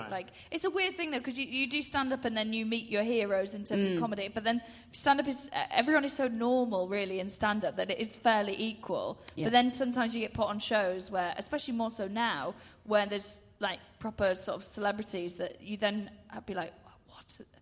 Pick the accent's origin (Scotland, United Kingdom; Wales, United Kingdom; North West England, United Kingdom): Wales, United Kingdom; So I'm from Anglesey.